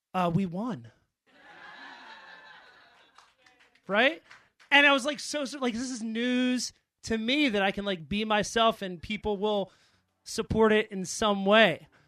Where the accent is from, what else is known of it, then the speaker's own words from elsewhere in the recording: Philadelphia, Pennsylvania, United States; So I'm white, and I grew up in Northeast Philly, which is also pretty white. And I went to Father Judge High School in Northeast Philly, which is also very white.